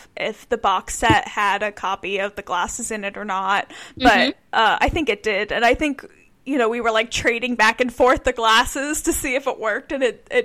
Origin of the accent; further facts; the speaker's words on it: New York, United States; We're both from New York, and we both moved to the West Coast